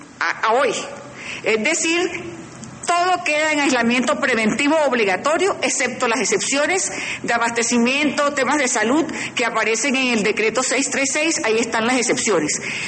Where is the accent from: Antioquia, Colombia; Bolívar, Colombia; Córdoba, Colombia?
Bolívar, Colombia; Cartagena; Asimismo, Cartagena, mi tierra.